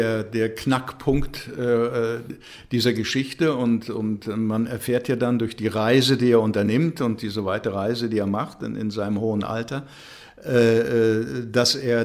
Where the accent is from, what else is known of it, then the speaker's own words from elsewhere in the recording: Berlin, Germany; born there; Bin jetzt ab 1.4. sozusagen wieder Berliner, also da zurückgekommen in die Stadt, wo ich geboren bin.